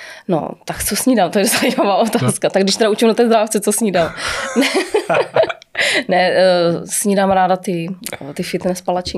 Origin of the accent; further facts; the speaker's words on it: Šumperk, Olomouc Region, Czechia; moved away as an adult; now in Hradec Králové, Czechia; Ne, já jsem z Moravy. Já jsem z Hradce, teď už teda říkám. Já Hradec miluju, to jako jo, ale jsou patriot moravský, to jo, ze Šumperka.